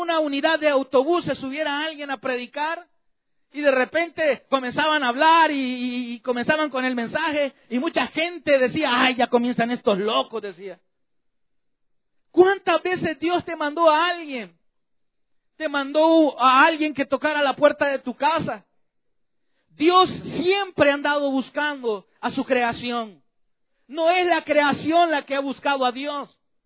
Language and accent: Spanish; El Salvador; mi país, El Salvador